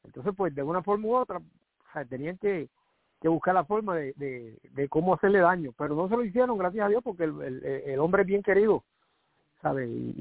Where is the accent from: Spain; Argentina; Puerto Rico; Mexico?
Puerto Rico; Quebradillas; porque yo soy de Quebradilla